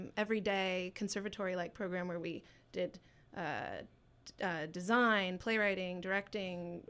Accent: Massachusetts, United States; also born or lived in Greece; I grew up in Massachusetts and also in Greece. My parents are both Greek.

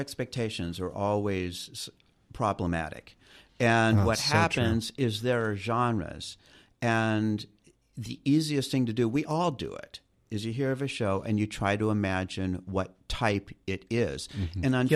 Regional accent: Van Nuys, California, United States; I grew up in the Valley, the San Fernando Valley, honored by … I grew up in a town called Van Nuys.

